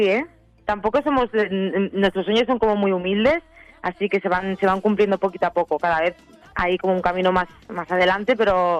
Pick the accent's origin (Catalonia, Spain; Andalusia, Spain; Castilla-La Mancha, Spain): Catalonia, Spain; Santa Coloma de Gramenet; que yo soy de Santa Coloma